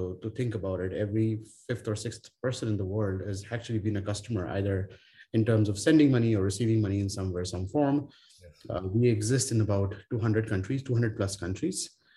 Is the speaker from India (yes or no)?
yes; Amritsar, Punjab, India; also born or lived in New Delhi; I was born in India in 1980.